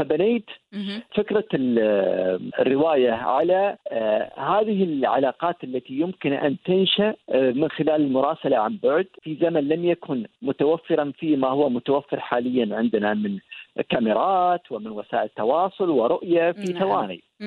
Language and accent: Arabic; United Arab Emirates; مجال لم يكتب فيه بشكل كبير عندنا في الإمارات، ويوجد فيه نقص